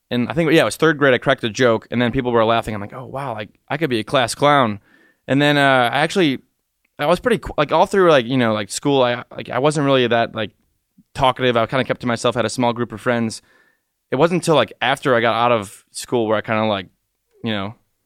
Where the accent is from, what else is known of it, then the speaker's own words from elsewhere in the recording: Macomb, Michigan, United States; I was born and raised in Macomb, Michigan. So, we moved to Macomb, Michigan, but I have, you know, a beautiful mom, beautiful dad, two sisters. I'm the middle child.